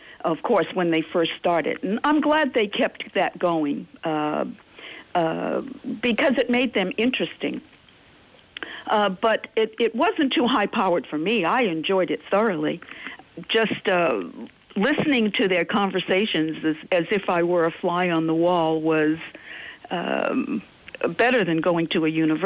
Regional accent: Rhode Island, United States; I come from Rhode Island.

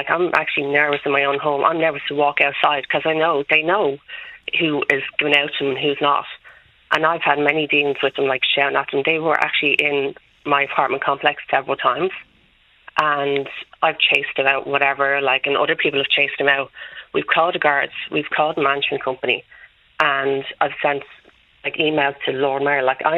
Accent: Dublin, Leinster, Ireland; I literally grew up in the flats in Ringsend. My whole entire family is from Ringsend. Like, I've lived here my whole entire life.

